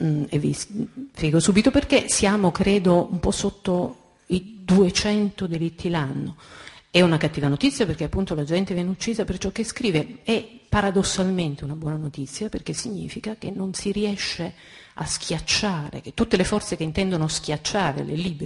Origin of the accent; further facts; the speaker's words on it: Messina, Sicily, Italy; peraltro io sono messinese, ho fatto una gran fatica a capire Palermo